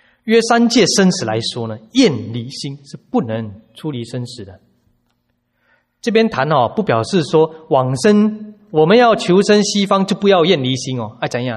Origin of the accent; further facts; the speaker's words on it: China; 那翻译我们中国人听得懂就是我见